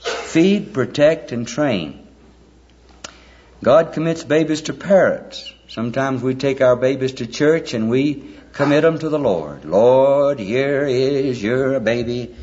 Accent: Alabama, United States; I was born and raised in Alabama. We used to have some peach trees around the edge of the yard.

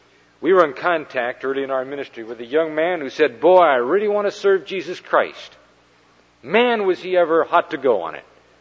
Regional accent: Colorado, United States; but I am from Colorado, and I look up there on the slopes

